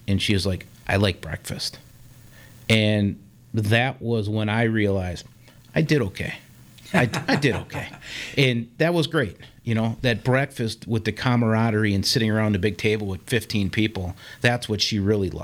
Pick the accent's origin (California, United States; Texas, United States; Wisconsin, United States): Wisconsin, United States; Waukesha; So it was growing up in Waukesha, hunting the lakes around here.